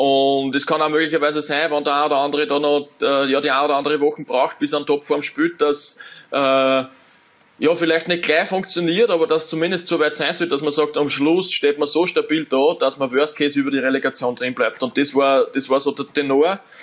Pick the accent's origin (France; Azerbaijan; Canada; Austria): Austria